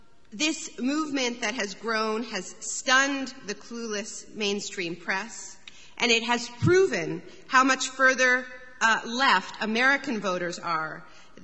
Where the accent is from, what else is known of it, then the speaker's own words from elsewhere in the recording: Canada; and I'm Canadian